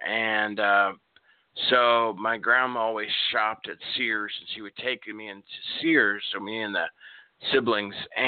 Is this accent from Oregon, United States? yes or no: no; Nebraska, United States; also born or lived in Chicago; now in Oklahoma, United States; I was born in Chicago, and then about age 8, we moved out, the family moved out to Nebraska, where I was raised, and then since moved to Oklahoma.